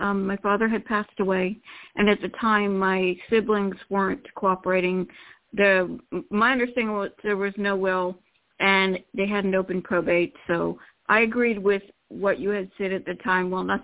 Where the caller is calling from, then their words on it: Florida, United States; from Florida.